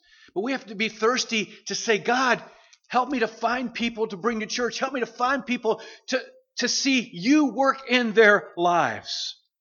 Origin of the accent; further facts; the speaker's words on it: the South, United States; because I'm from the South.